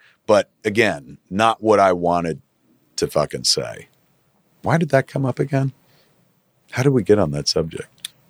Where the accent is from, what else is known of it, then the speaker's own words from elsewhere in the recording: Highlands, New Jersey, United States; I referred to my hometown at Highlands incorrectly, I will add, as I said, I grew up in a white trash town.